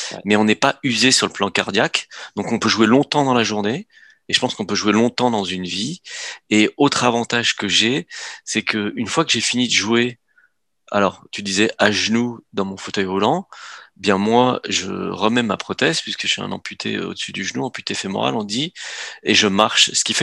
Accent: Saint-Nazaire, Pays de la Loire, France; born there; also born or lived in La Baule; je suis né à Saint-Nazaire, à côté de la Baule. Ouais. Mais en fait, j'étais au lycée à la Baule

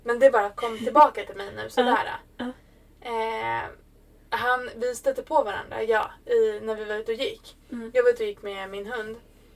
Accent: Sweden; Jag är svensk typ.

